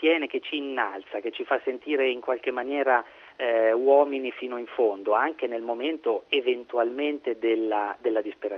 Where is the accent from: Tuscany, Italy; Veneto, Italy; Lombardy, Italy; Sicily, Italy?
Tuscany, Italy; Sansepolcro; io sono originario di Sansepolcro, che è questo piccolo paese in Toscana orientale al confine con l'Umbria, dove è nato ed è a lungo vissuto Piero della Francesca